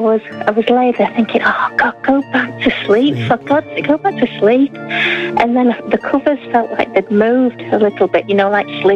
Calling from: Birstall, Yorkshire and the Humber, United Kingdom; From near Leeds.

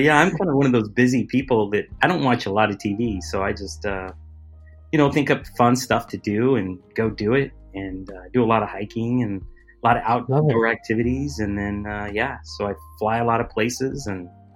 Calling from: Washington, United States; Yeah, I'm on the West Coast. It's in Washington State, just south of the rainforest. So lots of trees.

